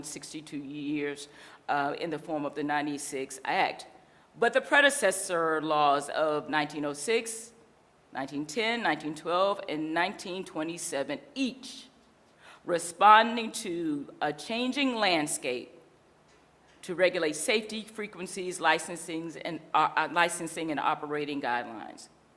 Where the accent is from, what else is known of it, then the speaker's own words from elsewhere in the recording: South Carolina, United States; I'm from South Carolina, and Steve Matthews is here from my old high school